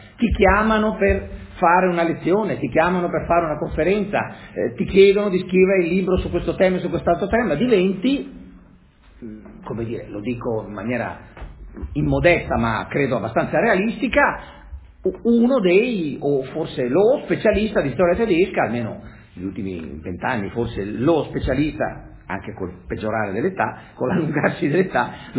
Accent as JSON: {"language": "Italian", "town": "Brixen", "region": "Trentino-Alto Adige", "country": "Italy", "tie": "born or raised there", "said": "avendo vissuto da bambino in Alto Adige, a Bressanone, i miei genitori molto intelligenti, negli anni 50, quando allora era del tutto inusuale, mandarono prima me e poi mia sorella sia all'asilo che alle elementari tedesche"}